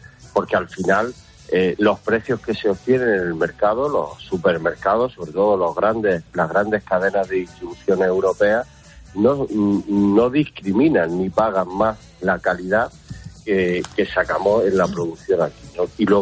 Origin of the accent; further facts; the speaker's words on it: Spain; nosotros, como productores europeos, como productores españoles, tenemos que cumplir